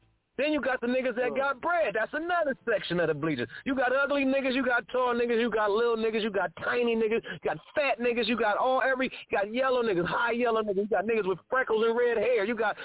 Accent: California, United States; Like, I grew up in California. I'm around the lowriders and all

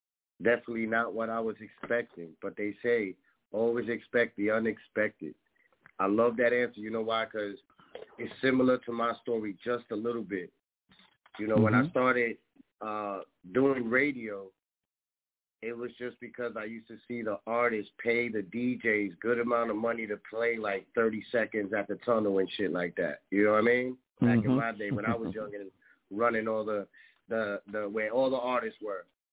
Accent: Bronx, New York, United States; I'm from Gun Hill Project, across the street from Immaculate Conception. If you know, you know. That's the Hollywood side, you heard? Yeah, big fact, Tulane. Born and raised right next to Evander.

